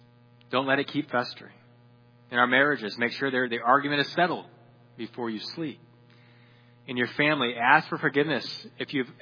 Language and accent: English; Peru; Growing up in Peru